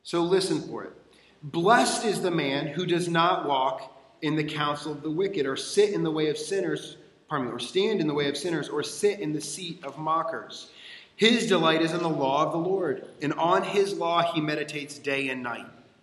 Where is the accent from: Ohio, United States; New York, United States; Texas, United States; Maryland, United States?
Texas, United States; When I was young, growing up in Texas, just outside of Dallas, I had a friend.